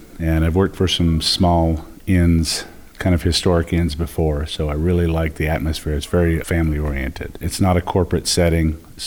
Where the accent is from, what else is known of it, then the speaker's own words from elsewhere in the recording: Phoenix, Arizona, United States; I grew up in Phoenix, Arizona, kind of cut my chops there.